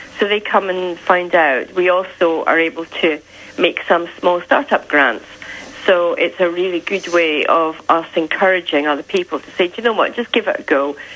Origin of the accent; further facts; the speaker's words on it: Scotland, United Kingdom; So I'm from Scotland, so we do a couple up in Scotland